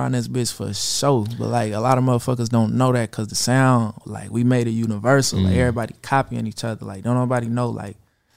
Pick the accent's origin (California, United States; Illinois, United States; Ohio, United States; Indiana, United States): California, United States; Vallejo; I'm from Vallejo.